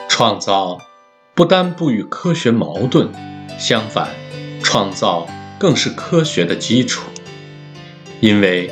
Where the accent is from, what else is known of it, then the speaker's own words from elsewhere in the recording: Hong Kong; 我生于香港，长于香港，这细小而奇妙的国际都会，